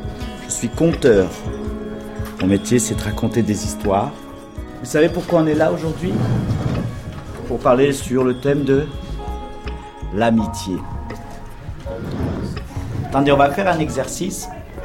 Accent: Saint-Étienne, Auvergne-Rhône-Alpes, France; born there; Alors moi, je suis né en France. Je suis né à Saint-Étienne, mais mes parents sont algériens. Ils sont venus travailler en France il y a très très très très longtemps. Et donc nous, on est nés ici. On est nés avec deux cultures.

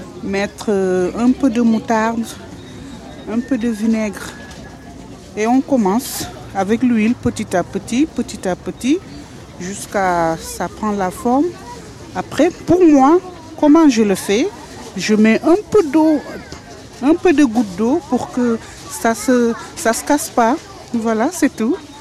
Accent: Saint-Louis, Senegal; Ah, je suis Saint-Louisienne du Sénégal.

